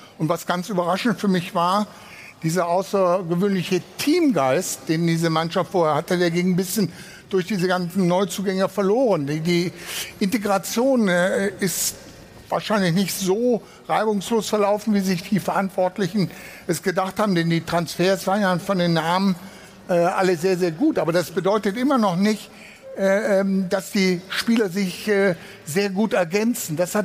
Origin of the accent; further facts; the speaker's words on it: Cologne, North Rhine-Westphalia, Germany; Und als Kölner bist du ja immer...